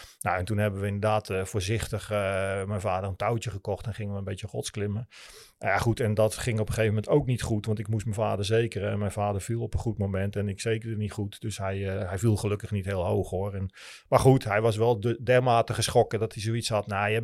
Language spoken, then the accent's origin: Dutch; Netherlands; Wij komen uit Nederland, we hebben niet eens bergen, weet je.